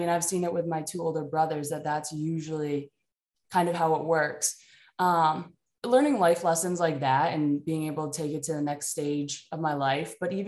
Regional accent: Maine, United States; now in Arizona, United States; I grew up in Maine, but I ended up playing basketball at Nova for my first 2 years at least, and then I transferred to Boston.

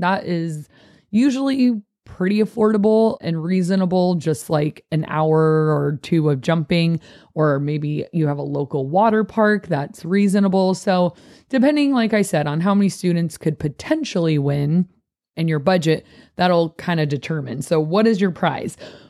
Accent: United States; I don't know about you, but I think it, as an American, everyone want to be on that team

